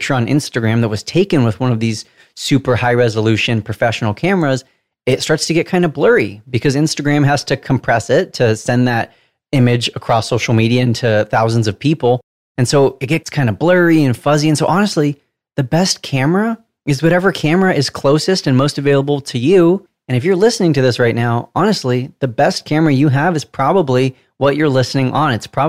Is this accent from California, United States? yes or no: yes; California, United States; accent: Southern California; decipher my Southern California accent